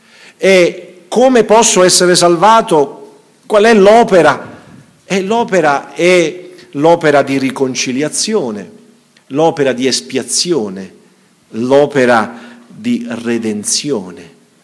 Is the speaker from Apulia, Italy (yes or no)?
yes; Bari, Apulia, Italy; io vengo dal sud, dal sud vero, qui già siete un po' centro, io vengo da Bari.